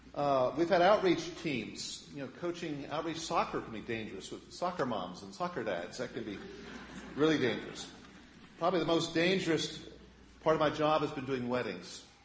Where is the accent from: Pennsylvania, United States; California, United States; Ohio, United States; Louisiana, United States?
Pennsylvania, United States; I know growing up in Pennsylvania, Dutch country in Pennsylvania